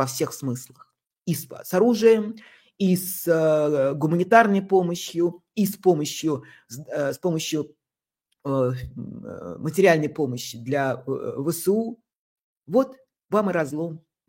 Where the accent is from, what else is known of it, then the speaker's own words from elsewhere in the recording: Russia; вот я россиянин